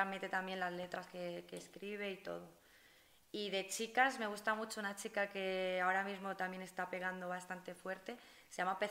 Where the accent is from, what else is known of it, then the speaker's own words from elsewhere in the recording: Balearic Islands, Spain; Pues nací en Mallorca.